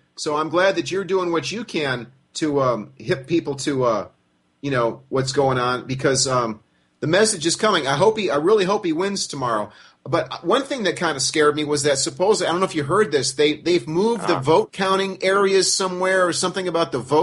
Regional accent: United States; I actually know world history, and I'm an American.

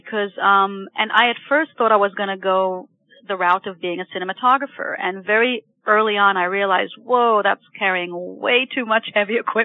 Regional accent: Israel; English is a second language; I wasn't even able to read that kind of English at the time, growing up in Israel in particular.

